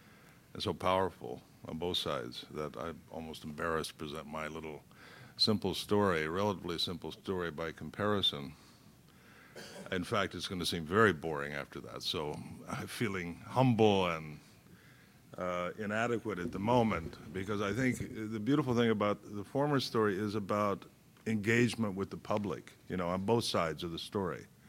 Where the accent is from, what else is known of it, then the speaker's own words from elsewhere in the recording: United States; because I guess being an American, I still believe in the autonomy in some way of individuals